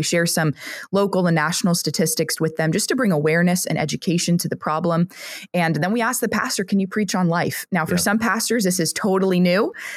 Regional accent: New York City, New York, United States; And I was born in New York City, actually. I grew up in Manhattan.

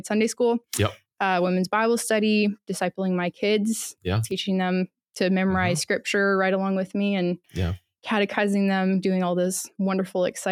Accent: Pacific Northwest, United States; So I grew up in the Pacific Northwest. I'm a bit of a transplant here with my husband, Caleb, who grew up in the area.

